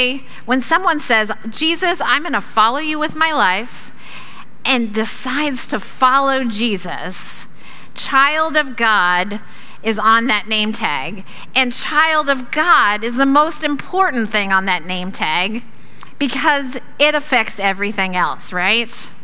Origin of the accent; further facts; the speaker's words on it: Springfield, United States; I am from the Springfield area, and I am the children's minister at Lakeside Christian Church.